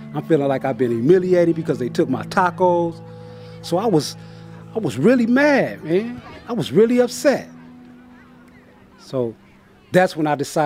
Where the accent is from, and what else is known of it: Los Angeles, California, United States; born or raised there